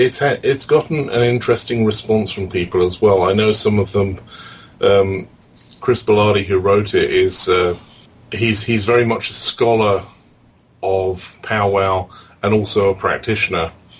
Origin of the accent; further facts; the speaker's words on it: England, United Kingdom; despite having an almost pure Welsh ancestry, I was born the wrong side of the border and grew up in England